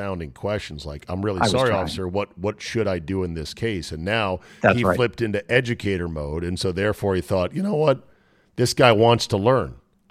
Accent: Minnesota, United States; Because I'm from Minnesota and our license plate says the land of 10,000 lakes.

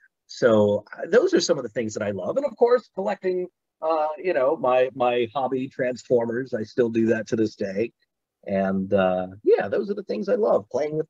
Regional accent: Maryland, United States; I grew up in Maryland

